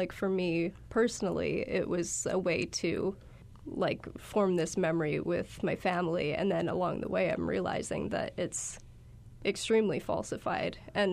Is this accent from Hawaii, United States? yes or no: yes; Hawaii, United States; I think it came from having so much distance from my extended family and growing up on Maui and just seeing like how connected the rest of my family in Wisconsin and New York are with each other.